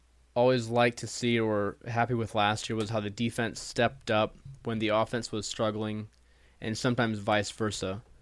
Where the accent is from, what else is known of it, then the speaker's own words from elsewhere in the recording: Napanee, Ontario, Canada; it's the coffee shop I go to whenever I'm in my hometown of Napanee.